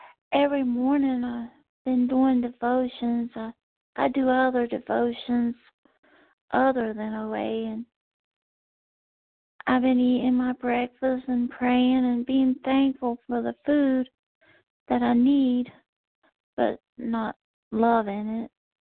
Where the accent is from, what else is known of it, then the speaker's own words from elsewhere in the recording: North Carolina, United States; from North Carolina. I'm very new to the program.